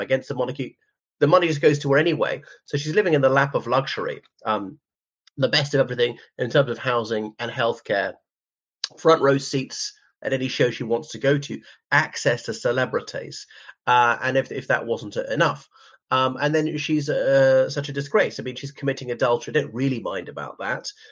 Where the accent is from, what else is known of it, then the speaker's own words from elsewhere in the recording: Ireland; from Ireland.